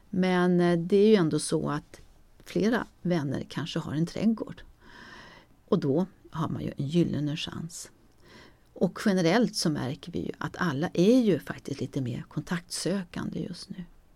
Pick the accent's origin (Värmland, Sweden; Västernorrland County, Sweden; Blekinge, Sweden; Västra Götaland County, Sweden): Värmland, Sweden; now in Stockholm, Sweden; Vad saknar man då mest som värmlänning i förskingringen? När jag kom till Stockholm 1981, då blev jag väldigt förälskad i vår huvudstad.